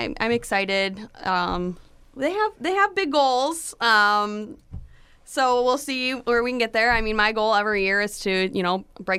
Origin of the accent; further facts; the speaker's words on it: Onsted, Michigan, United States; So I'm from Onsted.